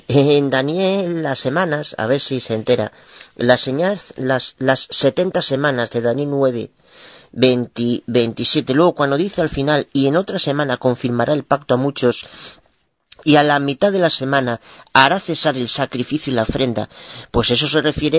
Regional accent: Spain; soy abogada de España.

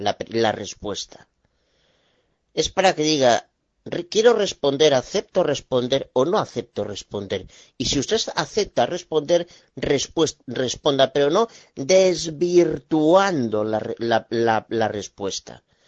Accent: Galicia, Spain; soy abogada de Galicia, España.

